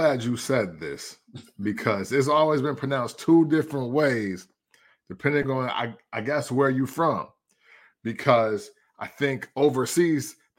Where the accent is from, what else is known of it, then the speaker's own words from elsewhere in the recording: Illinois, United States; I'm from Illinois, and my cousin from Clarksdale, Mississippi.